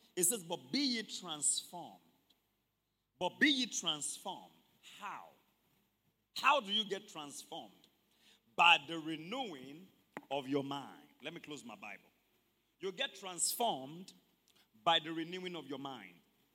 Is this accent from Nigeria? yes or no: yes; Mokola, Oyo, Nigeria; You know, people, we grew up in Mokola, and they're looking at somebody abroad.